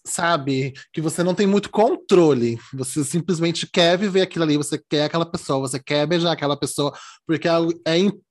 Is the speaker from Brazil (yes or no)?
yes; Northeast Region, Brazil; Eu sou do Nordeste, ela do Sul.